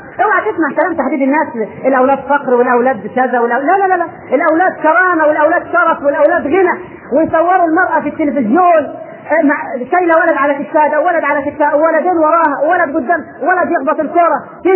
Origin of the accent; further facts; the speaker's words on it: Egypt; انما عندنا في مصر المهر بيدفع نص الراجل ونص الزوج.